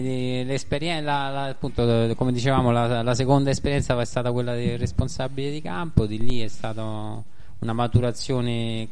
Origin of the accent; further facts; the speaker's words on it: Rome, Lazio, Italy; Sono romano